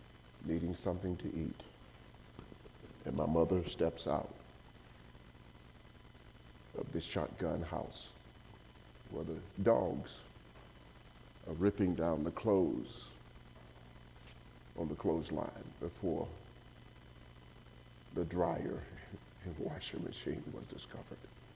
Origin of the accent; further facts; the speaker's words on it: Mississippi, United States; I'm from Mississippi.